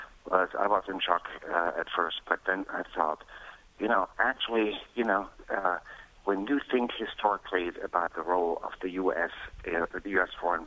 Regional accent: Germany; English is a second language; now in Manhattan, United States; I'm originally from Germany. I've been in this country for many, many years, decades

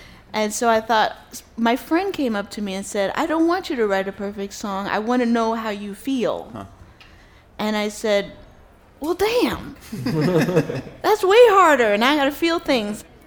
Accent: New York City, New York, United States; I wrote this song, I'm born and raised in New York City, and at one point, about 2 years ago, I was getting just sick and tired of it, and I really needed to change.

